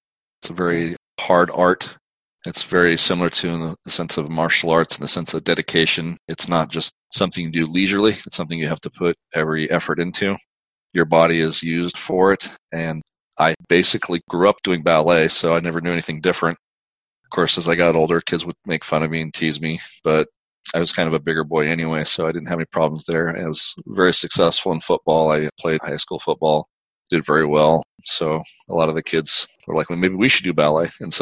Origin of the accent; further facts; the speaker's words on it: Ashland, Oregon, United States; And so I ended up growing up in Ashland, Oregon, graduated from high school, and that's when I ended up joining the Marine Corps.